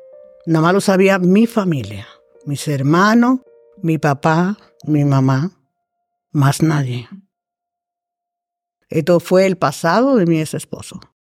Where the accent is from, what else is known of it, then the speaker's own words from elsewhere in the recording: Dominican Republic; soy nacionalidad dominicana. Me crié con mi papá, mi mamá, mis hermanos, somos 5.